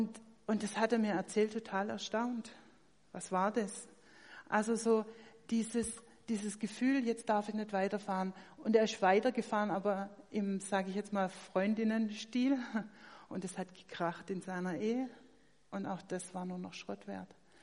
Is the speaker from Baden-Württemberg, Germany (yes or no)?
yes; Baden-Württemberg, Germany; so als Schwabe kennt man das ja so ein bisschen so.